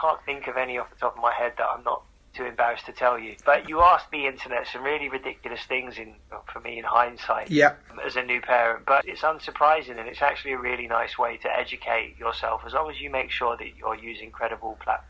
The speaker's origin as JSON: {"language": "English", "region": "London", "country": "United Kingdom", "tie": "born or raised there", "said": "I grew up in Hackney, right?"}